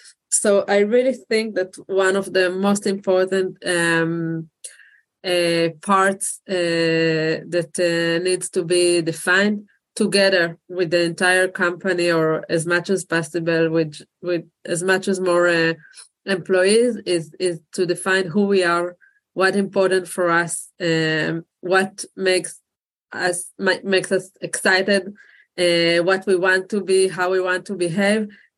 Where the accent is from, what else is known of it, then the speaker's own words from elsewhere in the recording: Israel; I live in Israel. I was born and raised in Israel.